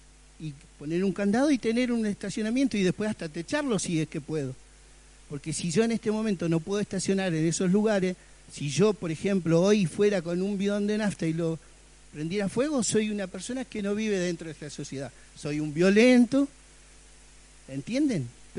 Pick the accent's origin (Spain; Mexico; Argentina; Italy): Argentina; Comallo, Río Negro; Yo vivo acá desde siempre. Soy de Comayo, de la localidad de Comayo. Me gusta mi zona. Soy nacido acá, en Río Negro.